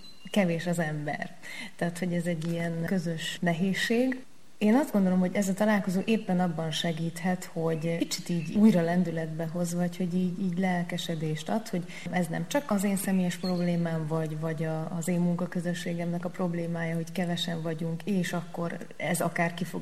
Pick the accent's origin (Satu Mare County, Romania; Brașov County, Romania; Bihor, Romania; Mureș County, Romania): Bihor, Romania; Oradea; én nagyváradi vagyok, és akkor így Nagyvárad jelenti az itthont, Kolozsvár meg kicsit így az otthont